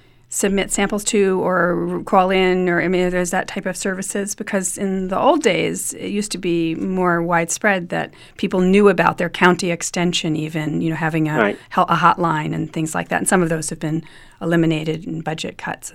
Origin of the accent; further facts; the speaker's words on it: New York, United States; I grew up on Long Island, and early in my career, I was the garden editor at Newsday newspaper on Long Island.